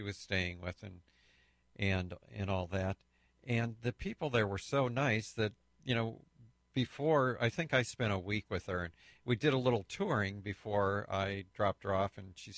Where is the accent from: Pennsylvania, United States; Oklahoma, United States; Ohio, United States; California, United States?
California, United States; And I said, oh, we're from California.